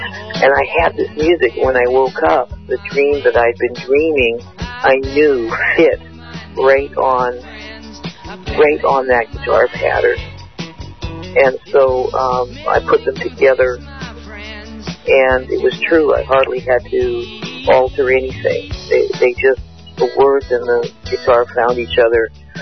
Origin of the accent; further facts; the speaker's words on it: Canada; I'm a Canadian, I'm not an American